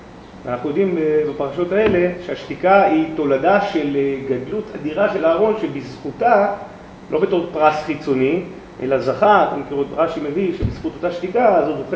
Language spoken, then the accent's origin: Hebrew; Herzliya, Tel Aviv District, Israel; אני זוכר בילדותי, אני גדלתי בהרצליה